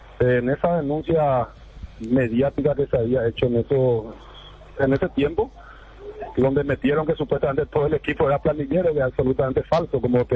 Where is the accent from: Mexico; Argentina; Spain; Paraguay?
Paraguay; Itacaraí; Fui concejal 2 periodos consecutivos acá en mi pueblo de Itacaraí.